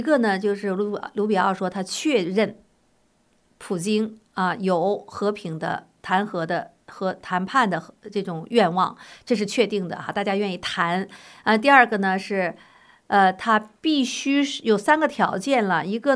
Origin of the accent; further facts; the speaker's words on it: United States; 在争取我们美国人的钱